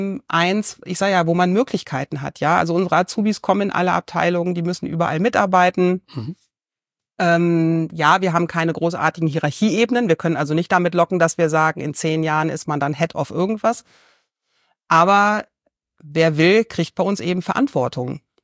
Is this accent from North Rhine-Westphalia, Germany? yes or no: yes; North Rhine-Westphalia, Germany; Aber wir sind auch typische Westfale.